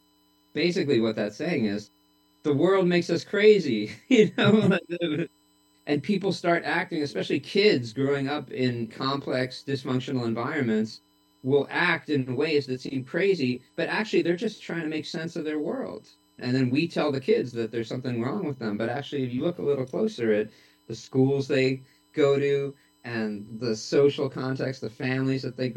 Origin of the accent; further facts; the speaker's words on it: New York City, New York, United States; I'm going to be 50 years old in a couple months, and I grew up in New York City and was part of the punk scene there starting when I was 14